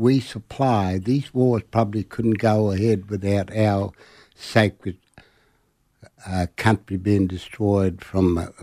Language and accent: English; South Australia, Australia; from Arabina land, Arabina country.